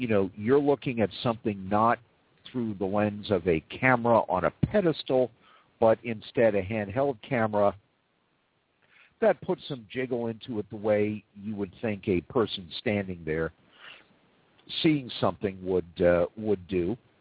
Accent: Manhattan, New York, United States; I'm from Manhattan. I was born in Manhattan, and I grew up in Manhattan.

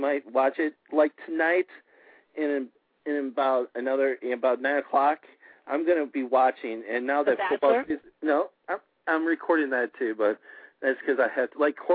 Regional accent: Georgia, United States; You know I'm from Georgia, right?

